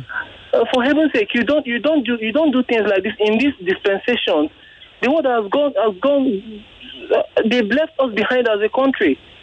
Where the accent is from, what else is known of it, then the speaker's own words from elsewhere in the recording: Enugu State, Nigeria; even in my state, in Enugu state.